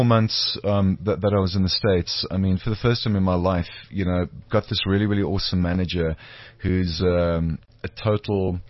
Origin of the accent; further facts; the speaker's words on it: South Africa; because, you know, as South African actors, you can, unless you're doing like maybe a soapy for like 20 years or whatever